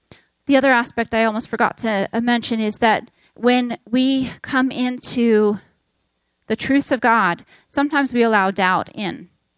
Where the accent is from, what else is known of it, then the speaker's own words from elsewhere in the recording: United States; If I know that I am a woman, I know that I am American